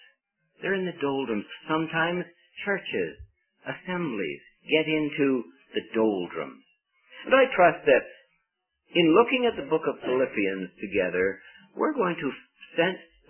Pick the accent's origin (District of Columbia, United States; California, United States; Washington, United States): Washington, United States; Seattle; My wife and I grew up in Seattle, Washington.